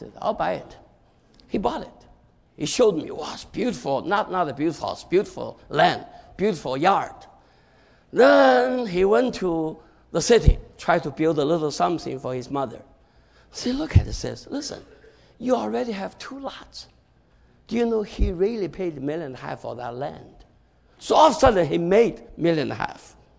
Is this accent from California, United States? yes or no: no; Cleveland, Ohio, United States; I'm from Cleveland. I serve the Lord in Cleveland. And there's a church in Cleveland.